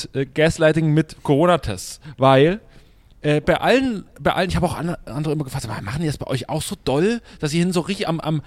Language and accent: German; East Germany, Germany; als Ossi finde ich einfach so Sowjetsachen finde ich einfach geil.